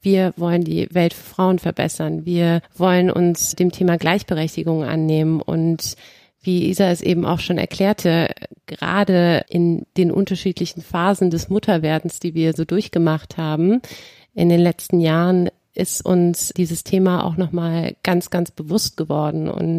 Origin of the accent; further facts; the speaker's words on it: Bosnia & Herzegovina; Ich bin gebürtige Bosniakin, also in meinem Herzen schlägt der Balkan.